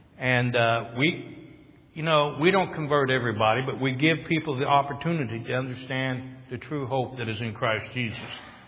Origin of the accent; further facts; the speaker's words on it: Cassville, Missouri, United States; born there; I was born in Cassville, Missouri, back in 1952.